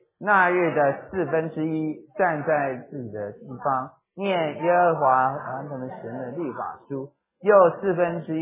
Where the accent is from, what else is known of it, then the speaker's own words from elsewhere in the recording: China; 你知道犹太人新年跟我们中国人的新年不一样，我们中国人新年是所谓的也是 New Year， 对不对？